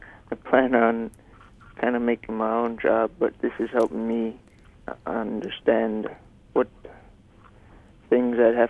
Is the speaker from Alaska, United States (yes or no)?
yes; Chignik Lake, Alaska, United States; I am from Chignik Lake, and the school district that I am in is LPSD, Lake and Penn School District.